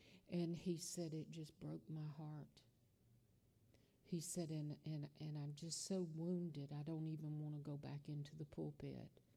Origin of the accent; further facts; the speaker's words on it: Scotland, United Kingdom; I'm Scottish, just like some of these Scotties are in here.